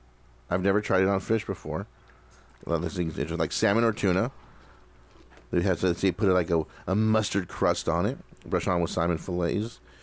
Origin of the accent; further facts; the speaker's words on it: Whittier, California, United States; I mean, I grew up in Whittier.